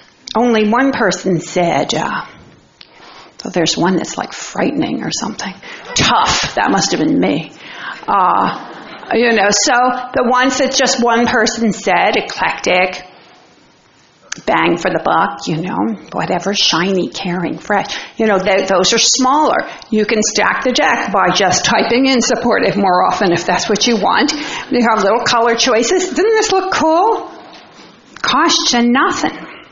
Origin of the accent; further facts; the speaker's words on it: New Jersey, United States; And because I'm from New Jersey and I'm not being paid, I get to provide a suitable answer.